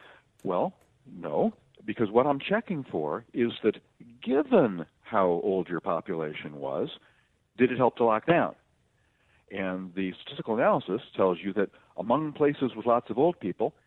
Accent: Texas, United States; Well, Governor Abbott here in my home state of Texas, had to wear the blame for

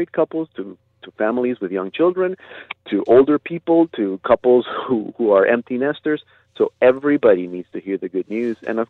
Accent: Panama; Because I am from Panama, I had the chance, of course, to get involved

